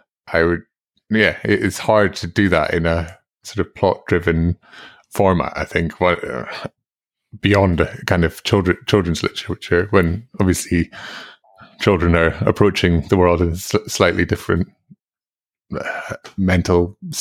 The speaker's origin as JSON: {"language": "English", "region": "Scotland", "country": "United Kingdom", "said": "I guess because I'm Scottish and it sort of referenced a lot of kind of small details about Scottish life"}